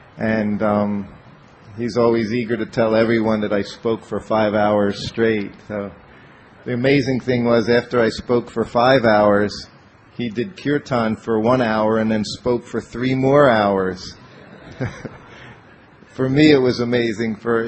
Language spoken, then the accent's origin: English; United States; I didn't grow up in India, you know, with some remnants of Vedic culture. I grew up in America.